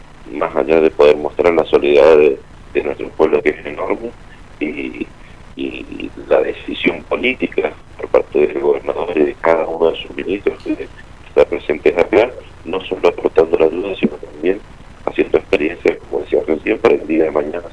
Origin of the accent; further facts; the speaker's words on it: San Juan, Argentina; orgullosamente podemos decir que somos de San Juan, que fue la primera provincia en ofrecer una ayuda integral